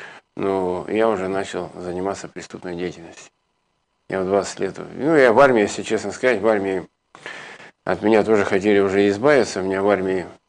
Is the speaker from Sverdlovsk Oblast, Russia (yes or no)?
yes; Nizhny Tagil, Sverdlovsk Oblast, Russia; Я родом с города Нижнего Тагила.